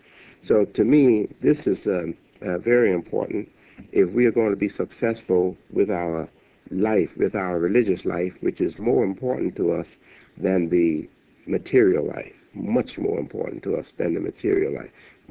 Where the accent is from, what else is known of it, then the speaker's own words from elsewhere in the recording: Chicago, Illinois, United States; As you know, I'm a Chicagoan, and you are too. When we live in the suburbs, of Chicago.